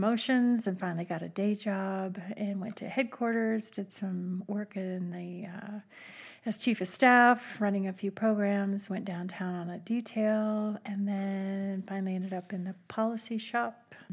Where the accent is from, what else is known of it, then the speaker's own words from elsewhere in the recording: Wisconsin, United States; also born or lived in Montana / Wyoming / California; I was born to a very restless father. So we moved from, I was born in Montana. We moved from Montana to Wyoming, to California, back to Montana, to Wisconsin, where I graduated high school